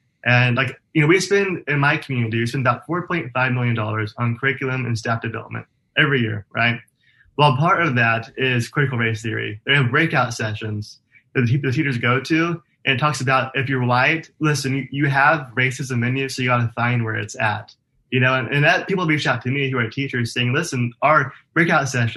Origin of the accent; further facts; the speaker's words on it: Rockwell, United States; I was born and raised here in Rockwell, which is where I'm running for office, K through 12 in our school system.